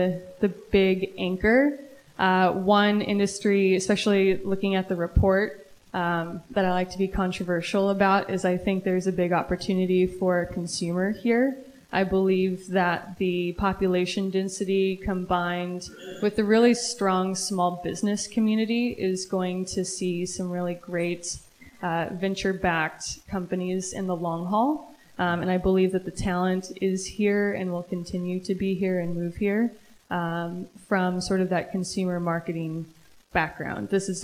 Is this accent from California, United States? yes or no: yes; Long Beach, California, United States; now in Nashville, United States; I'm an LA native. I'm from Long Beach.